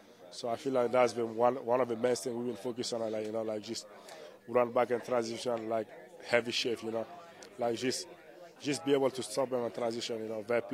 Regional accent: Utah, United States; You know, like, we are from Utah, you know. We are used to that.

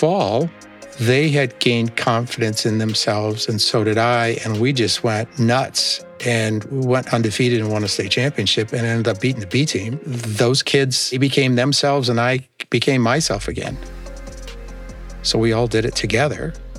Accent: Wisconsin, United States; born or raised there

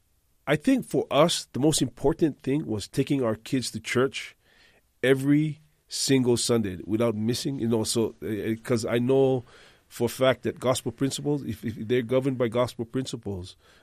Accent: Hawaii, United States; So I grew up in the Polynesian Culture Center from a young age all the way through high school and after high school.

